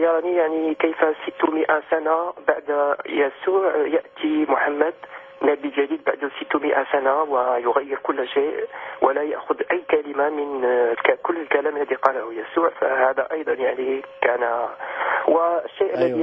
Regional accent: Algeria; now in France; انا جزائري واقيم بفرنسا

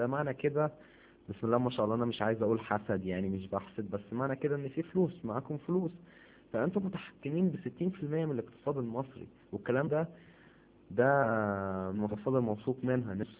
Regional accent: Egypt; انا قبل ما اكون مسلم انا اصلي فرعوني طبعا زي ما حضرتك عارف، لان انا مصري وكده فاصلي ان انا قبطي.

